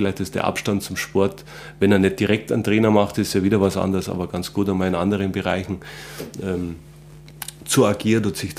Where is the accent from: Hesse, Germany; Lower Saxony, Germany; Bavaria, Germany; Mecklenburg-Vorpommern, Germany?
Bavaria, Germany; Landsberg am Lech; wollte ich verbinden mit Landsberg nochmal zurück in meine Heimatstadt, da nochmal ein, zwei Jahre vielleicht zu spielen